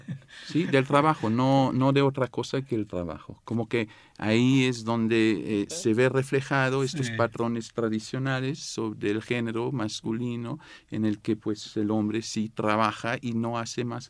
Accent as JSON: {"language": "Spanish", "region": "Geneva", "country": "Switzerland", "tie": "born or raised there", "lives_now": "San Luis Potosí, Mexico", "said": "el mundo en el que me crié en Suiza, Ginebra, y México, San Luis Potosí principalmente, en donde me radico."}